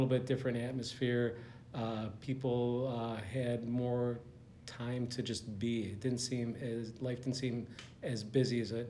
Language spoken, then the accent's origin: English; Chicago, Illinois, United States; born there; I was born in Chicago, Illinois, in 1968.